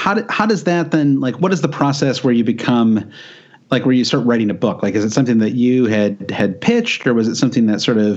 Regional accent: United States; I mean, I'm an American for one thing

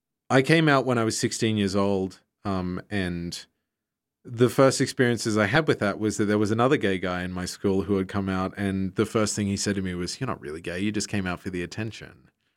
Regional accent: Brisbane, Queensland, Australia; it might just be nostalgia for my hometown and the fact that I've lived there my whole life and everyone feels the same way about their hometown. But I feel like there's something happening in Brisbane that people are really missing out on if they're not there.

